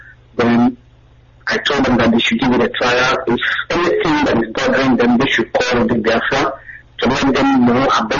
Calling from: London, United Kingdom; Okay, I'm coming from London here.

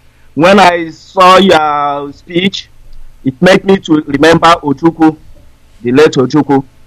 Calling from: Ukraine; And I'm calling from Ukraine.

